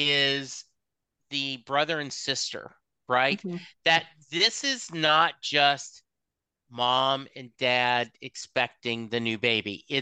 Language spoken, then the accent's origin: English; Lake Charles, Louisiana, United States; But I grew up in Lake Charles, so I always have this pride about Kenny